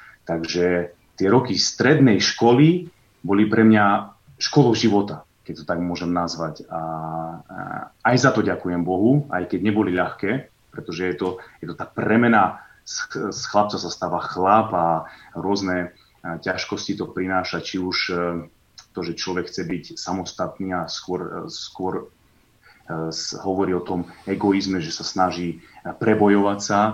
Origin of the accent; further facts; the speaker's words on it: Markovce, Košice Region, Slovakia; Potom môjho otca Vladimíra preložili do dediny, ktorá sa volá Markovce, je na Zempline, krásna malebná dedinka. Ja som tam strávil 20 krásnych rokov svojho života, za čo Bohu veľmi ďakujem, že som tam prežil svoje detstvo.